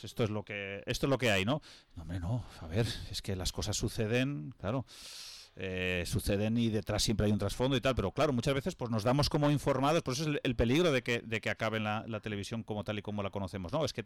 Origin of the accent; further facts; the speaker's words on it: Villarreal, Valencian Community, Spain; si entras pones soy de Villarreal, que casi que me falta poner la dirección.